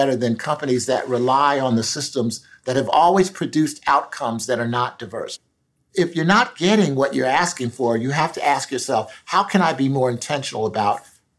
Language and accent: English; Philadelphia, Pennsylvania, United States; The analogy I would use is with respect to education in my hometown of Philadelphia.